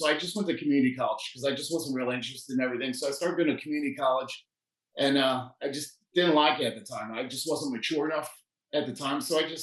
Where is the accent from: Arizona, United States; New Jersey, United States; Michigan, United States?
New Jersey, United States; I went to high school and I grew up in New Jersey and it was a middle class area